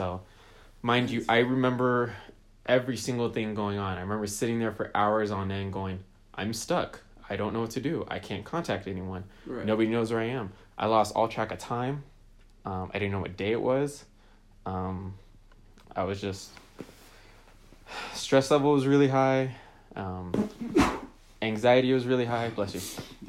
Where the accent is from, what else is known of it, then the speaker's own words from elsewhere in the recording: California, United States; born there; I was born here legally. I was born in California. my dad came over. My mom was born in San Francisco.